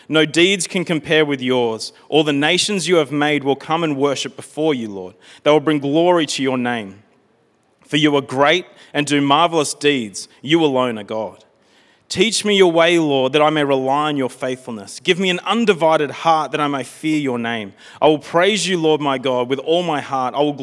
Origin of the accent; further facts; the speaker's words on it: Wagga Wagga, New South Wales, Australia; Growing up in Wagga Wagga